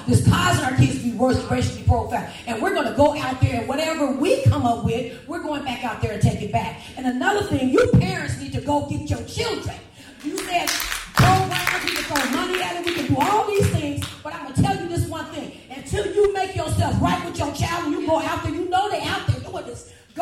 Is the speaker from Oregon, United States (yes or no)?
yes; Portland, Oregon, United States; I'm from Portland, Oregon.